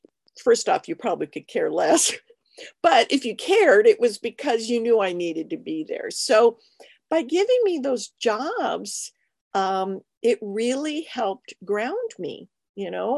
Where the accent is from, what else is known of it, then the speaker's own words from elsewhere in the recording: El Cajon, California, United States; I'm from Southern California, and my hometown is actually El Cajon, which is part of San Diego County.